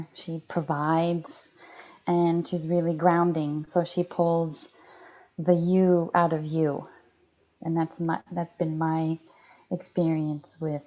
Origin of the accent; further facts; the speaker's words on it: Brazil; also born or lived in Rome, Italy; I'm born in Rome, but I grew up in Brazil. My father's American and my mother, she's English, Polish.